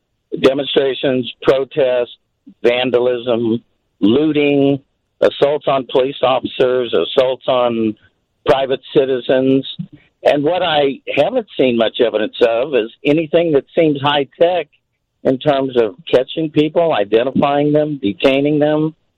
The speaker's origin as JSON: {"language": "English", "town": "Kansas City", "country": "United States", "said": "I'm from Kansas City"}